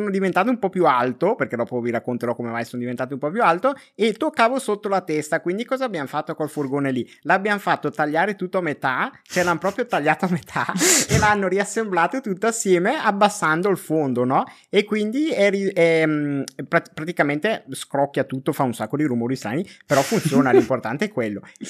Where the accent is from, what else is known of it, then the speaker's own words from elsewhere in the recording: Esine, Lombardy, Italy; ho 24 anni, sono un normalissimo ragazzo della provincia di Brescia, insomma sono conosciuto come un ragazzo di Brescia